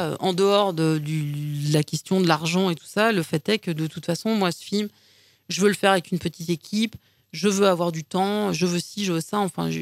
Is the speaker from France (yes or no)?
yes; Brittany, France; personne ne peut comprendre ce qu'on dit parce qu'on est breton et tout